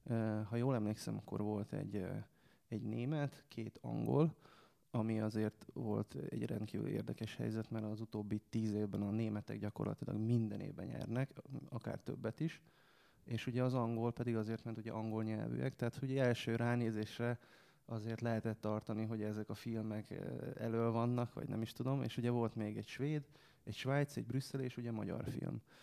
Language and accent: Hungarian; Serbia; born there; Hát én Jugoszláviában születtem